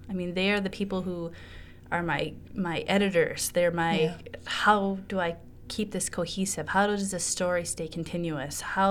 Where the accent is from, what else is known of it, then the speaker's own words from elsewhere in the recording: Philippines; now in United States; I'm a Filipina Michigan writer.